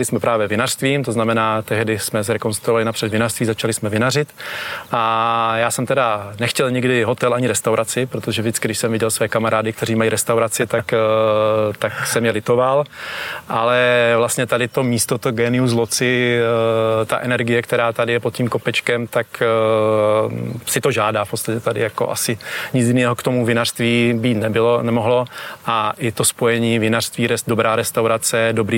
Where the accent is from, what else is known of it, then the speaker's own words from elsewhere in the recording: Mikulov, South Moravian Region, Czechia; moved away as an adult; also born or lived in Uherské Hradiště; now in Prague, Czechia; Já jsem z Mikulova, takže já jsem se tady vzal od, v podstatě od narození, jsem se narodil v Uherském Hradišti, ale od narození bydlím v Mikulově vlastně, ale pak po vysoké škole jsem se rozhodl přemístit do Prahy.